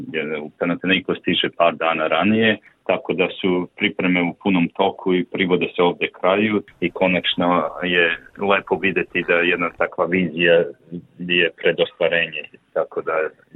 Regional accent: Belgrade, Serbia; iz Beograda sam i odrastao sam uz Partizan pored hale Pionira

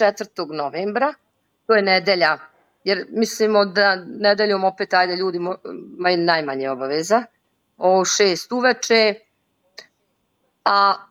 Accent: Teslić, Republika Srpska, Bosnia & Herzegovina; Ja dolazim iz Republike Srpske, iz Teslića grada. Grad Teslić, mali grad. Mali, ali sa mnogo duše

